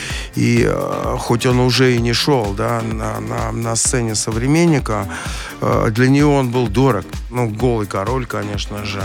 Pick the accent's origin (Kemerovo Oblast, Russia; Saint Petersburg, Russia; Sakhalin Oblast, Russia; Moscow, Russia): Moscow, Russia; Я вырос в Тушино, это огромный индустриальный район был